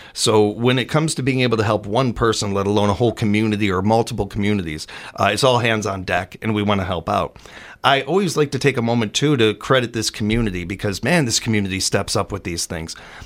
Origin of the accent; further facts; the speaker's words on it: Midwest, United States; We grew up in the Midwest. We don't ask for help. We run some dirt on it and we keep walking. That's what we do here in the Midwest.